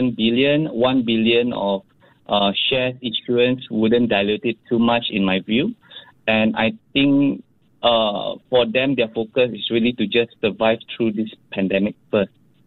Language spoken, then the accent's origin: English; Indonesia; For example, in Indonesia, because I'm from Indonesia